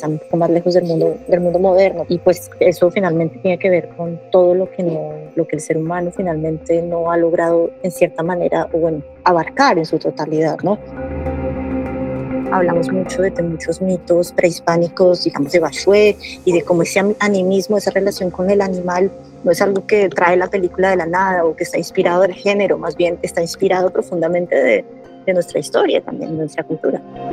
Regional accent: Bogotá, Colombia; que yo misma viví cuando crecí en Bogotá a final de los 90

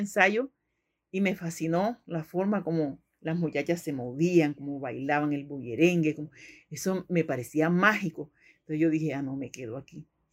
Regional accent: Cartagena, Bolívar, Colombia; now in Barranquilla, Colombia; Me crié en Cartagena y luego me vine a Barranquilla y como dice decía yo, en Barranquilla me quedo y aquí estoy.

